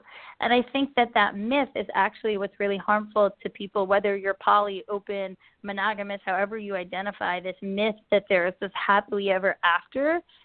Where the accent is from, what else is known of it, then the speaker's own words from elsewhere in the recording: New York, United States; I grew up in New York, and where I grew up, even though I was in New York, which is a really multicultural, amazing space